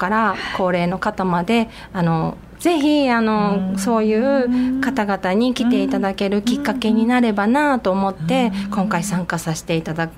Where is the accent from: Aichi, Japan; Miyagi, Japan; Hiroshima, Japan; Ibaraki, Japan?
Aichi, Japan; 特に私三河の方からお嫁にこちらの方に来たので